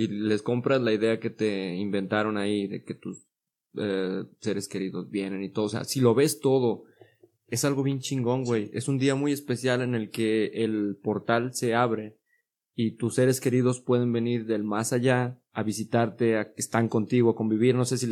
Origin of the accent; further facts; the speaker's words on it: Mexico; como mexicano sí te hace sentir así muy padre